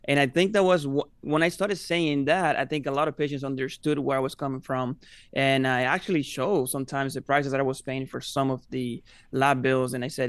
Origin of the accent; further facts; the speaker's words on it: Cuba; English is a second language; moved away as an adult; now in United States; I'm actually from Cuba. I came here when I was 18 years old.